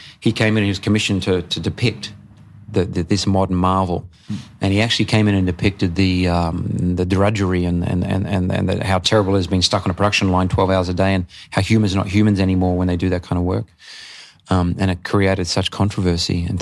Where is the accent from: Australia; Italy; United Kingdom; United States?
Australia; Adelaide, South Australia; So I grew up here in Adelaide, born in Blackwood. My parents lived in Adelaide for many years.